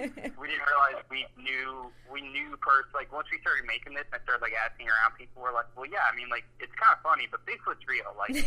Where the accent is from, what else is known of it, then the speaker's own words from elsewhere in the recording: Georgia, United States; I guess we're from Georgia, and I really wanted to fold in, like, something believable.